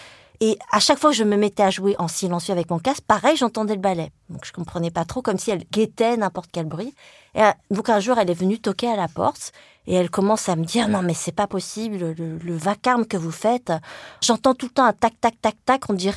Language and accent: French; France; born there; Moi, je suis née en France déjà, donc je suis pas une immigrée. Bon, mon père a fait des études en France.